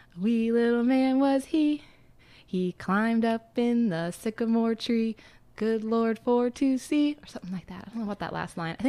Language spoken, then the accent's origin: English; Arkansas, United States; now in Boston, United States; people are always asking me when they find out that I'm from Arkansas, they say that I don't have an accent. I do use y'all casually. But they say I don't have an accent. And now I live in Boston now